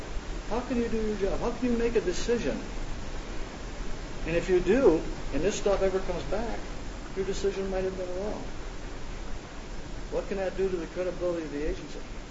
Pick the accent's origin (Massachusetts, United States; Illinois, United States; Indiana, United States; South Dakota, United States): South Dakota, United States; I was born and raised in South Dakota, a small town, you know, and all this happy nonsense. Very religious town and all this.